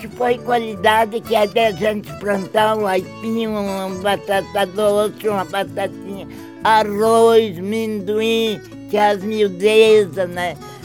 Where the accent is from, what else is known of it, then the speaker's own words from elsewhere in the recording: Rio Grande do Sul, Brazil; born there; No Rio Grande do Sul.